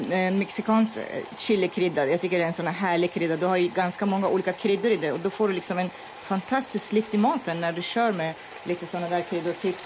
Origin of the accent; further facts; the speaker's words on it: Iran; Och jag är faktiskt från södra Iran. Och då lever vi nära havet